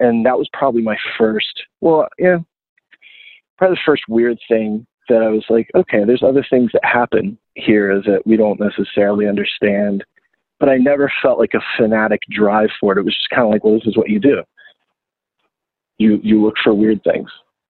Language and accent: English; Florida, United States; now in Gainesville, United States; I moved to Gaines when my first 7-inch came out because I was from South Florida and like South Florida didn't really have like a punk scene or anything.